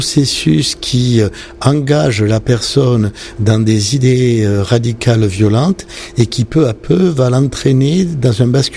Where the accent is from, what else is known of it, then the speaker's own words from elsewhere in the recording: France; Nous sommes Français et nous savons toute la diversité de nos régions.